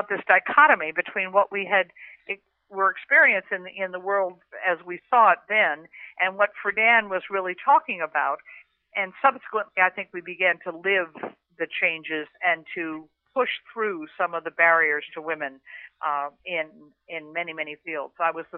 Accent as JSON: {"language": "English", "region": "New York", "country": "United States", "said": "The Roeblings built the Brooklyn Bridge, and being a New Yorker and having traveled that bridge an awful lot."}